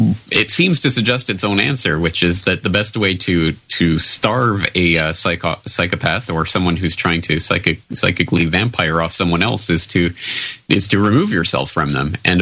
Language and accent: English; Canada; now in Japan; I'm a Canadian living in Japan who's been here for 9 years now.